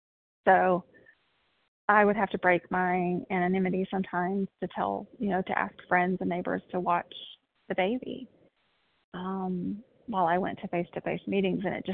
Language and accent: English; the South, United States; growing up in the South, I was just taught, you know, to be a good, pleasing, and put a smile on my face and respect my elders